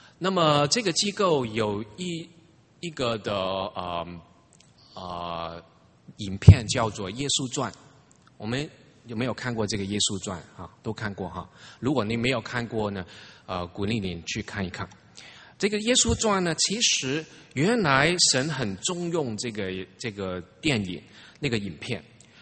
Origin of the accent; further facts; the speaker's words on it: Hong Kong; accent: Hong Kong; Chinese is a second language; 我想每一位都听得懂我香港的国语，应该没问题哈。那么其实我们香港人讲国语啊，真的很多很多问题哈。我起初在台湾读书的时候呢